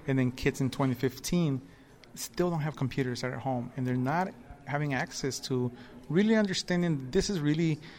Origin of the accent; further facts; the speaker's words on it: Los Angeles, California, United States; So I grew up in Watts, and it makes me sad that, you know, in 1996, I didn't have a computer.